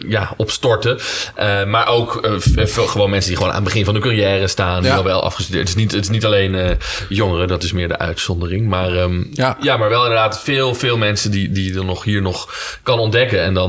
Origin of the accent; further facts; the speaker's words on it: Leiden, South Holland, Netherlands; Wij komen allebei uit Leiden. We zijn hier geboren. We hebben hier op school gezeten.